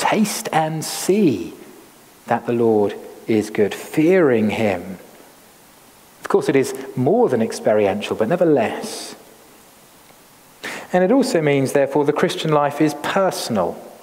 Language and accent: English; United Kingdom; or perhaps because we're British, say these truths to one another